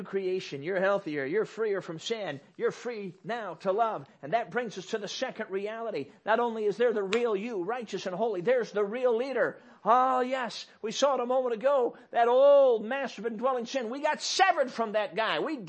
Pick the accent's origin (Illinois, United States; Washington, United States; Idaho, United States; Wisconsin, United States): Illinois, United States; Chicago; now in Michigan, United States; And I grew up in Chicago, and so this is different for me.